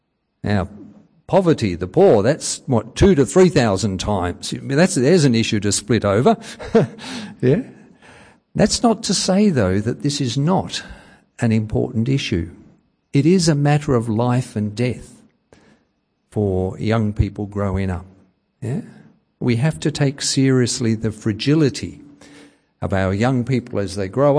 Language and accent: English; Forest Hill, Victoria, Australia; also born or lived in Ringwood; born in Ringwood Private Hospital when it was down there near where Eastland is, and as a preschooler went to Ringwood Uniting before we moved to Forest Hill